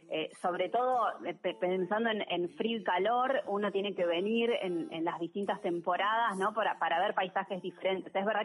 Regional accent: Buenos Aires, Argentina; soy porteña, nací en Buenos Aires, en Capital Federal, sí. Tuve muchas mudanzas, me acuerdo, de chica, y bueno, terminé, digamos, que creciendo toda la adolescencia

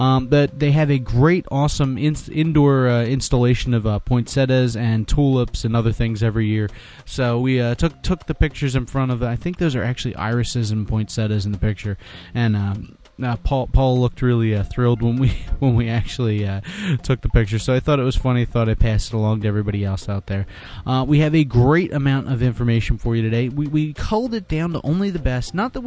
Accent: Pennsylvania, United States; Apparently, if you live in my home state of Pennsylvania, specifically in Newville, Pennsylvania, and you go to Big Spring High School, you might want to watch out which internet browser you use.

